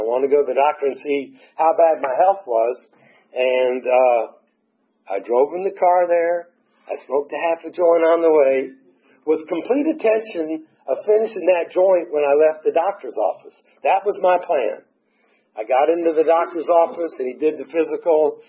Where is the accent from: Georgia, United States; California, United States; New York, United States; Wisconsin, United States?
Georgia, United States; Atlanta; I called a dear friend of mine who I grew up with here in Atlanta